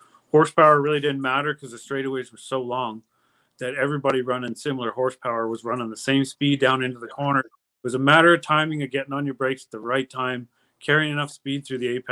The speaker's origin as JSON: {"language": "English", "country": "Canada", "said": "the funnest stuff was me being Canadian and them being from North Carolina."}